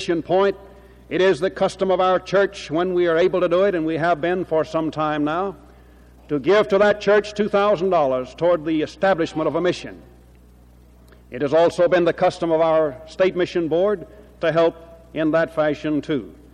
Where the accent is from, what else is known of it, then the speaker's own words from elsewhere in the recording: Birmingham, Alabama, United States; I'm from Birmingham, the magic city of the South, which has, Miss Alma, 135 Baptist churches and an association